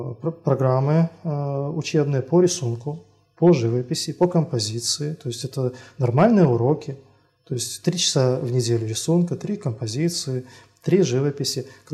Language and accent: Russian; Slutsk, Minsk Region, Belarus; Я сам родом из Слуцка, Минской области.